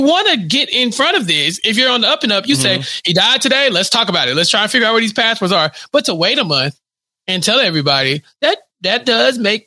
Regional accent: Ireland; But also, we're Irish, so we got a party.

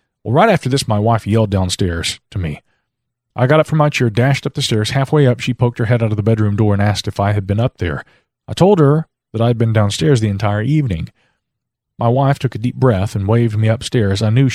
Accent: Ohio, United States; also born or lived in Cincinnati; So in January of 2001, we packed up and headed back to my hometown in southern Ohio and moved into my grandmother's empty house.

